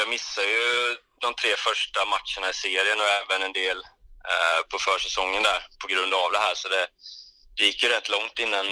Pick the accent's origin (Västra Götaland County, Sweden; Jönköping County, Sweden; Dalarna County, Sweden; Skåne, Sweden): Jönköping County, Sweden; Nässjö; Jag kommer ihåg när jag kom från Nässjö in till Jönköping där